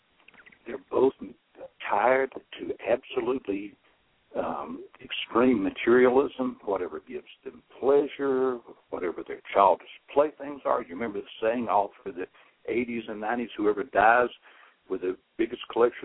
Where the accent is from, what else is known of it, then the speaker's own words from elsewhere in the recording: Deep South, United States; now in Chicago, United States; And I also don't talk fast because I'm from the Deep South. Although I'm living near Chicago, you know, the People of the Republic of Chicago.